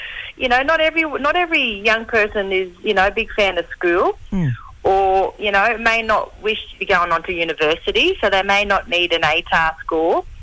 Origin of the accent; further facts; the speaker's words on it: Australia; now in Sydney, Australia; So, got two places that I call home now. Gadigal country down here, but Drumble country is my hometown.